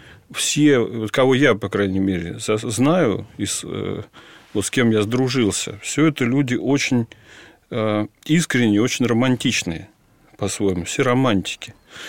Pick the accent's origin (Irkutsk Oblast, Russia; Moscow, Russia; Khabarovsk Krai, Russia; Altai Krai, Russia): Moscow, Russia; born there; слава Богу, что я родился именно в Москве, а не в Вашингтоне.